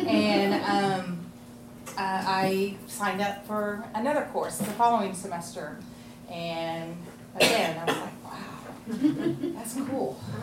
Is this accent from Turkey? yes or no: yes; Turkey; growing up in Turkey, that's what we were exposed to. We were exposed to different cultures.